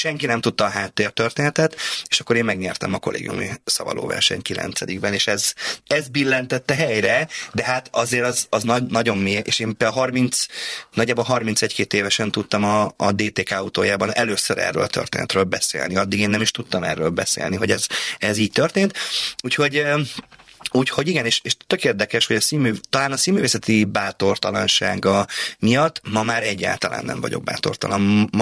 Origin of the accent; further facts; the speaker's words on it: Veszprém County, Hungary; also born or lived in Pápa / Pécs; now in Budapest, Hungary; én a Balaton felvidékről származom, ahol van egyfajta tájszólás. Utána elkerültem Pápára, ahol van egy másik fajta. Elkerültem Pécsre, vagy 3. fajta, és mindig változott a tájszólásom. És amikor Pestre kerültem